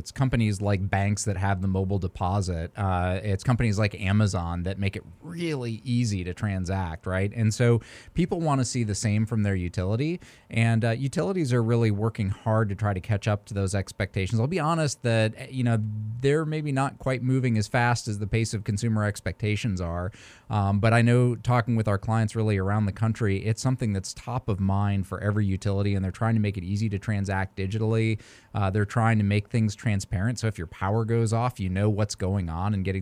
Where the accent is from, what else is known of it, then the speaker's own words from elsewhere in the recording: Detroit, Michigan, United States; moved away as an adult; also born or lived in Colorado; now in Georgia, United States; So I grew up outside of the Detroit area, got out of there kind of as quickly as I could. Went to school out west in Colorado and landed back here in Georgia because my wife is from the Atlanta area.